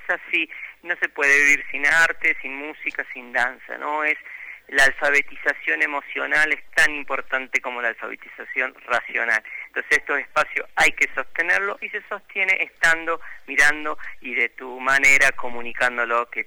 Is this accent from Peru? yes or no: no; Junín, Buenos Aires Province, Argentina; also born or lived in Villa Dolores; Yo me crié en el campo, en Villa Dolores y en Junín, provincia de Buenos Aires